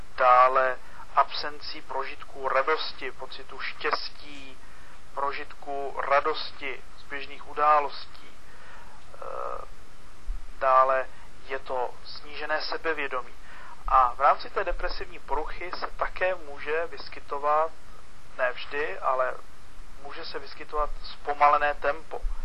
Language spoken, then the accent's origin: Czech; Prague, Czechia; born or raised there; also born or lived in Železné hory